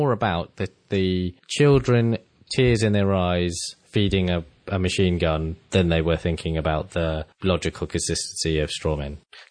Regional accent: United Kingdom; but as a British person, it's so baked into our national psyche.

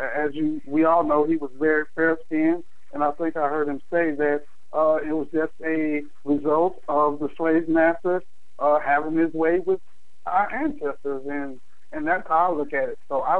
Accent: Louisiana, United States; I'm from Louisiana. That's like the gumbo of ethnic groups.

